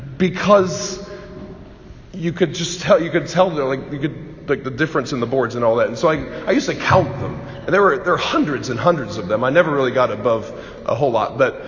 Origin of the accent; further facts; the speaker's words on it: Bloomington, Indiana, United States; I grew up in Bloomington in a beautiful church called St. Charles.